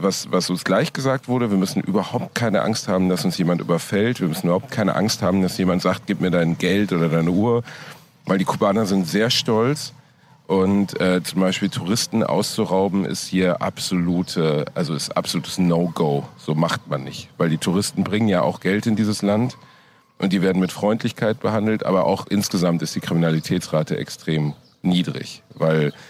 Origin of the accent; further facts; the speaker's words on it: Germany; Ich bin kurz runtergegangen, aber als Deutscher bist du da halt völlig.